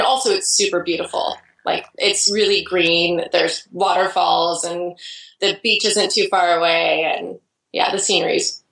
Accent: Idaho, United States; now in Portland, United States; No, I grew up in Idaho, actually. And I moved away from Idaho, which is a one state over

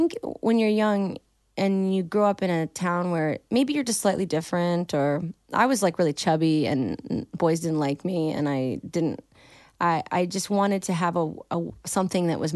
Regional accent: Michigan, United States; And I'm from Michigan and you're from Chicago, you know, from Illinois.

